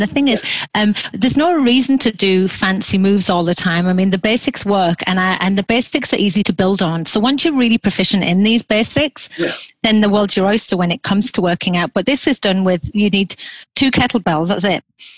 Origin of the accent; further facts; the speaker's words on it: England, United Kingdom; No, I'm English.